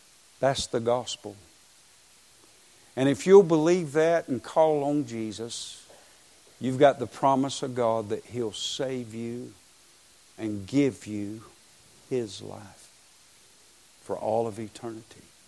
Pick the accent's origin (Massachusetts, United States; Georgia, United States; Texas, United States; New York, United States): Georgia, United States; Waycross; I was raised in Waycross